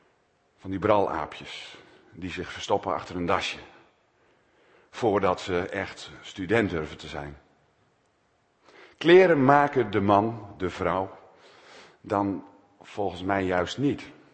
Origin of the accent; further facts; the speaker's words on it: Hoogeveen, Drenthe, Netherlands; Ik kwam als jongen uit Hogeveen, zeg maar, gewoon nuchter, normaal, kwam ik in Utrecht studeren.